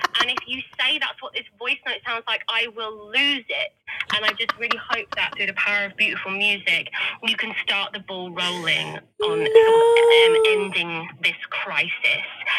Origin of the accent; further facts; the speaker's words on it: England, United Kingdom; accent: English; I just feel like you need to get a jump start on Americans doing what you would call the British accent. I'm going to call it English because we all know that's what it is.